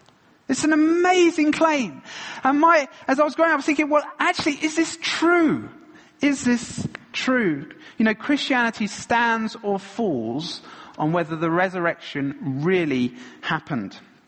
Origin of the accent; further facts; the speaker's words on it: Ealing, London, United Kingdom; I was brought up in Ealing in West London.